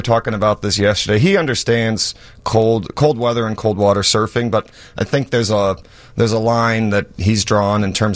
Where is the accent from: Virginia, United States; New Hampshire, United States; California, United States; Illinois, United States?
Illinois, United States; Wilmette; I grew up in Wilmette, a north suburb